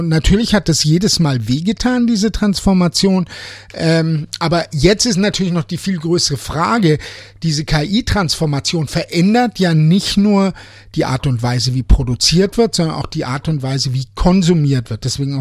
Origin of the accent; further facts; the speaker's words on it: Bayreuth, Bavaria, Germany; weil es gab ja auch bei uns in Bayreuth keine Klamottenläden